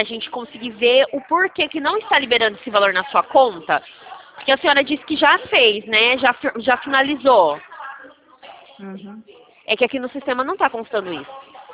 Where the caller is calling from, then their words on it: Sumaré, São Paulo, Brazil; Nós somos aqui de São Paulo. É, na verdade, somos de Sumaré, do interior de São Paulo, tá? É uma cidade do interior de São Paulo.